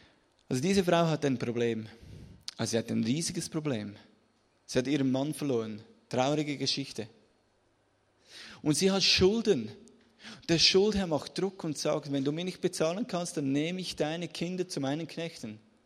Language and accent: German; Switzerland; Ich komme, ihr hört es, aus der Schweiz.